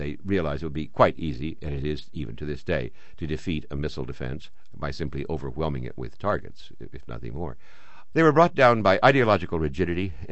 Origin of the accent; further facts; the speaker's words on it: San Diego, California, United States; if you'd had a division of Turkish troops based in downtown San Diego, my hometown, for the last 50 years.